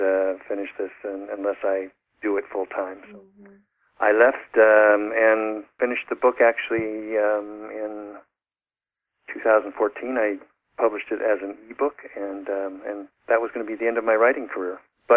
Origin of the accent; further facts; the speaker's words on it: San Francisco, California, United States; Reminded me of my growing up in San Francisco, you bet.